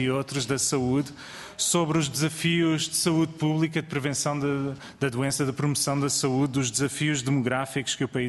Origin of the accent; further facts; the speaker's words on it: Portugal; todos nós, enquanto portugueses